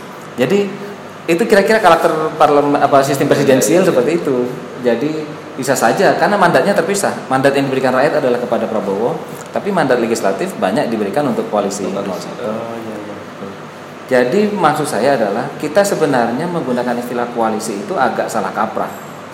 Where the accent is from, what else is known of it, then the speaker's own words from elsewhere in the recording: Sumenep, East Java, Indonesia; Di kampung halaman saya di Sumenep